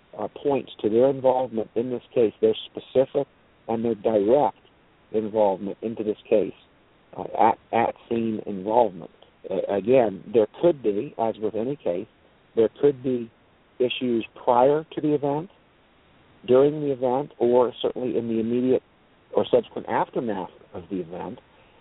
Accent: United States; I was born and raised here in Lee County. I'm 52. I've been here my whole life.

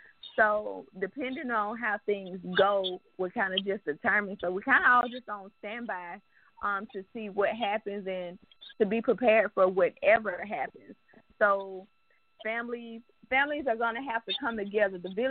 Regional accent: Pittsview, Alabama, United States; I know where I grew up in Pittsview, we were all close.

